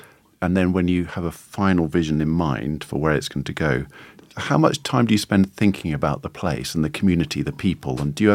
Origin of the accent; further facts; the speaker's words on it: North West England, United Kingdom; I grew up in Cumbria and used to go on my youth orchestra courses over in Newcastle